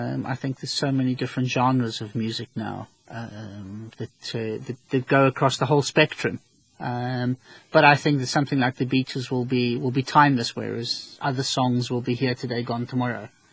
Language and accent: English; England, United Kingdom; Have to be. I'm English.